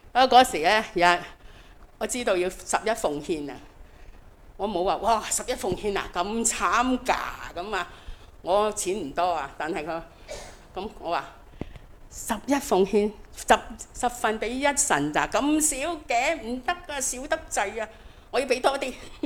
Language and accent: Chinese; China; 不是我们中国人说的大吉大利什么都顺利